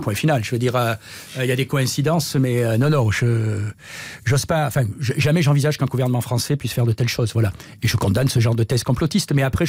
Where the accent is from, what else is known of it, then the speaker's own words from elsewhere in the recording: France; Et en tant que Français, je m'en réjouis.